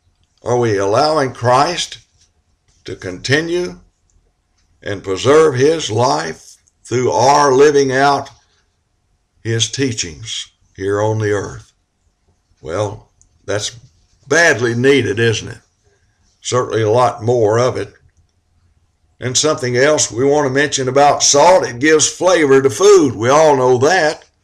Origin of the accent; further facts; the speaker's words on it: the South, United States; I was brought up in the South.